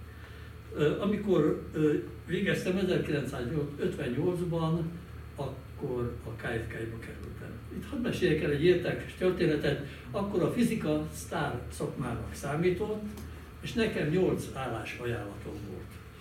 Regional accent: Budapest, Hungary; Már említődött, hogy iskoláimat különböző helyeken végeztem, én Csepelen nőttem föl.

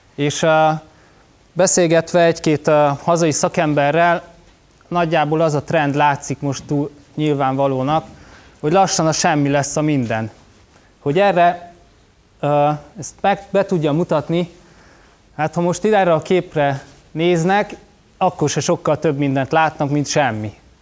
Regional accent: Baranya, Hungary; ez a mecseknek az egyik domboldala, Baranyába készült a kép, Komlótól nem messze egyébként. Én ott nőttem föl, úgyhogy azért szoktam elég gyakran járni ezen a környéken.

